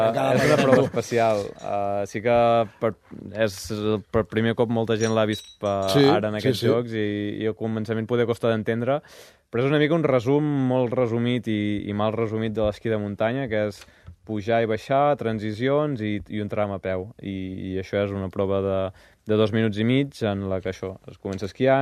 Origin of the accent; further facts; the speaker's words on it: Banyoles, Catalonia, Spain; Al final jo sóc de Banyoles